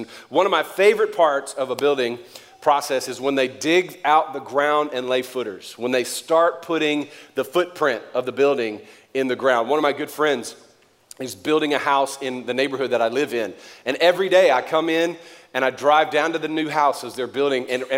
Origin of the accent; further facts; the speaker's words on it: Louisiana, United States; I'm from Louisiana. We are 50th on every list